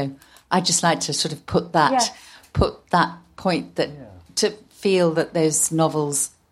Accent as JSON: {"language": "English", "town": "Nottingham", "region": "East Midlands", "country": "United Kingdom", "tie": "born or raised there", "said": "I grew up in Nottingham"}